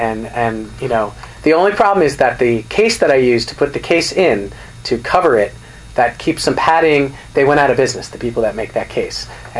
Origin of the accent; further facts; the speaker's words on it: Rhode Island, United States; I have a sort of a new audience in my hometown in Rhode Island and Westerly area, in that area.